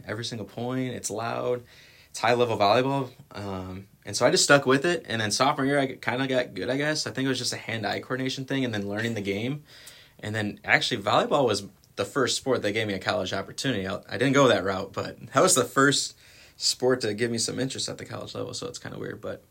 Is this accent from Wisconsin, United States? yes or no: yes; Racine, Wisconsin, United States; also born or lived in Burlington; I did say I was from Racine, Wisconsin, so my family moved out to Burlington my freshman year.